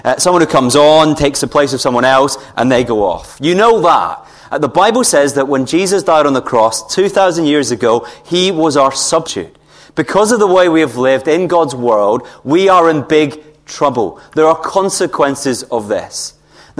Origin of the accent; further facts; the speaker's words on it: Scotland, United Kingdom; as a Scotsman who's come over here, I'm going to be romantic on a budget